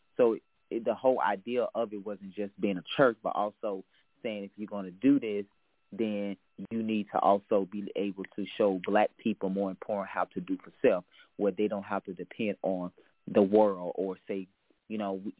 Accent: Alabama, United States; So my background is I grew up in Alabama. I am now 32 years old, but I grew up in Alabama, and I grew up in what most people would call a cult.

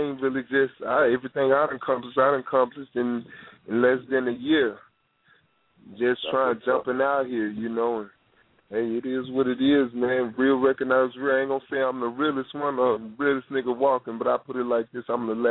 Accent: Chicago, Illinois, United States; born there; also born or lived in California; now in Mississippi, United States; I'm from all over. I stayed out there in Cali. I was born in Chicago. I'm in Mississippi right now, so you know.

